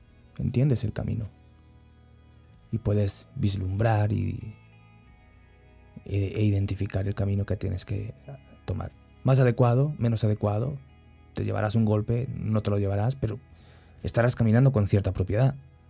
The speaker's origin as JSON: {"language": "Spanish", "country": "Guatemala", "said": "En mi país podría decirte que es abrir una bolsa de maíz o comerme un helado junto con mi esposa. Un helado de medio dólar, o medio euro, o 10 quetzales"}